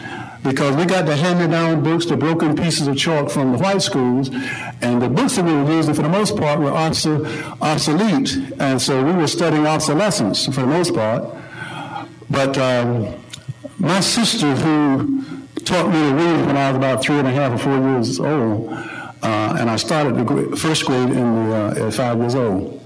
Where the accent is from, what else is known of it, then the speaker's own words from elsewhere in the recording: Trenton, North Carolina, United States; I grew up in Trenton, North Carolina, and I make that distinction because I tell folks I'm not from the Trenton, this northern Trenton, New Jersey.